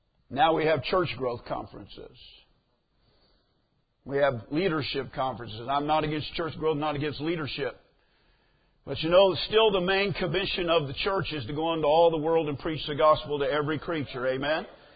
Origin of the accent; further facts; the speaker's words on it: Kansas, United States; I grew up in Kansas. They write ha-ha on a piece of paper rather than laughing.